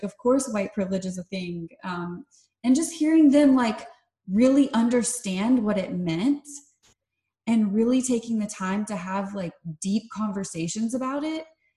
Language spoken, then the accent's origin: English; Georgia, United States; I mean, I'm from the South, so like, I'm from Georgia.